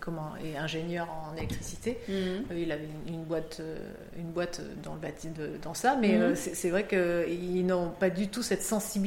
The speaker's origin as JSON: {"language": "French", "town": "Bordeaux", "region": "Nouvelle-Aquitaine", "country": "France", "lives_now": "Reims, France", "said": "Alors après, moi, j'habite à Reims, mais je suis bordelaise."}